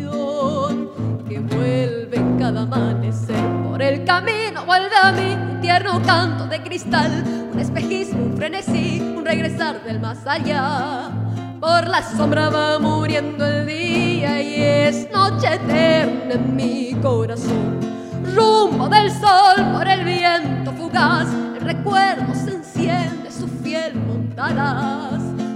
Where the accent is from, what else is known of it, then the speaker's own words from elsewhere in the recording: San José de Feliciano, Entre Ríos, Argentina; como más propios, obviamente, porque soy de ahí.